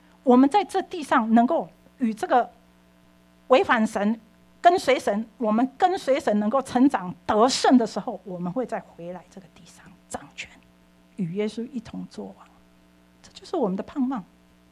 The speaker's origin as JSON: {"language": "Chinese", "country": "Taiwan", "tie": "born there", "moved": "as an adult", "said": "我在台湾出生的"}